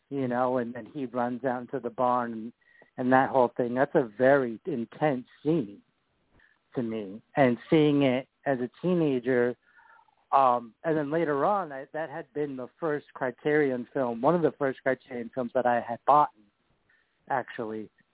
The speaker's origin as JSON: {"language": "English", "region": "Washington", "country": "United States", "tie": "born or raised there", "said": "So I had rented the movie from a library in my hometown back in Washington."}